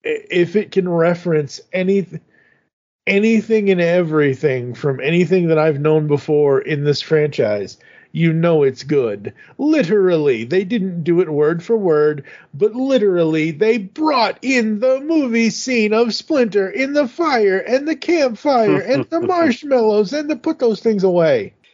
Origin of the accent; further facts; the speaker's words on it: Boston, Massachusetts, United States; as a lifelong, born and bred in Boston, Massachusetts, Red Sox fan